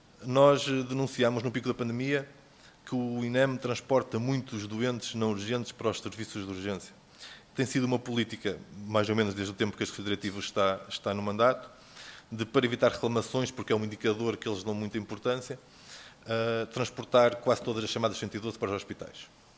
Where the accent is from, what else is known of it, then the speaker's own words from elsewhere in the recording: Bragança, Portugal; como é o caso do distrito de onde eu sou, de Bragança.